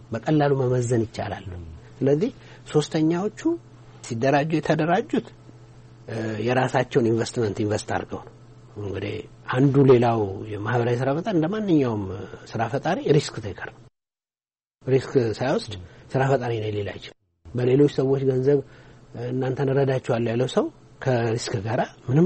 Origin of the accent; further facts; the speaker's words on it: Addis Ababa, Ethiopia; አዲስ አበባ ነው የተወለድኩት።